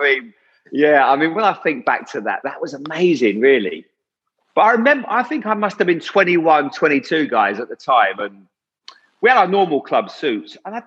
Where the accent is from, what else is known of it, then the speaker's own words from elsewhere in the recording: Bournemouth, South West England, United Kingdom; Even though I'm from Bournemouth, you're still a Cockney to them.